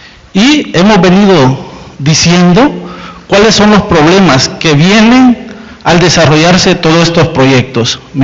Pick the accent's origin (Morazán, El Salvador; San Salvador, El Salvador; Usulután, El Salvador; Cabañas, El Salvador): Cabañas, El Salvador; San Isidro; vengo de una comunidad de San Isidro Cabañas, donde venimos teniendo una lucha muy fuerte en contra la minería metálica.